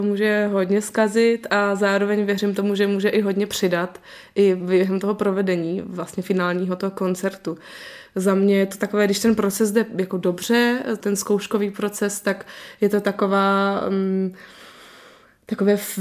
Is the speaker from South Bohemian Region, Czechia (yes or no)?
no; Valašské Meziříčí, Zlín Region, Czechia; born there; to byla vlastně ještě ve Valmezu, v mém rodném městě